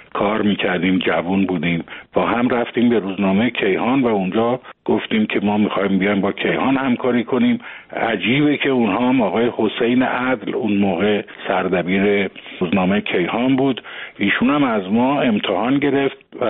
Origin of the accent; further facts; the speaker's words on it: Tehran, Tehran Province, Iran; من وقتی که آمدم به تهران در واقع 8 سالم بود و از اون به بعد دیگه من در تهران بزرگ شدم.